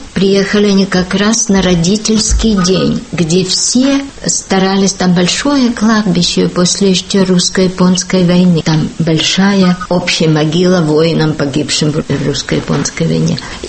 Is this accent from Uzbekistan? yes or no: no; Northeast China, China; now in Prague, Czech Republic; родилась и выросла в Китае, северо-восточной части, на берегу реки Сунгари, Сунхуатьян, от русской мамы и чешского папы. … родом из южно-чешского гуситского города Табора.